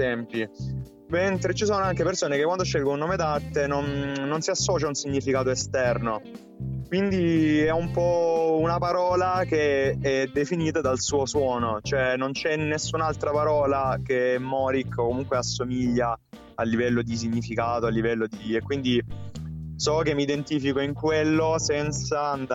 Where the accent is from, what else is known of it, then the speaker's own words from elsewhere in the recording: Squinzano, Apulia, Italy; Fra Lecce e Brindisi, di Squinzano.